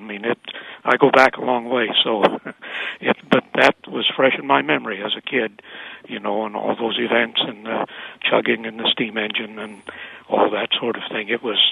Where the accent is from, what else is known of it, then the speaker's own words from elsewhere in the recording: Terre Haute, Indiana, United States; I grew up in Terre Haute, Indiana.